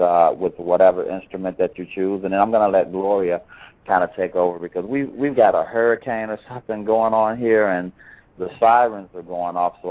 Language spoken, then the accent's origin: English; Chicago, Illinois, United States; Right, I remember that as a child growing up in Chicago.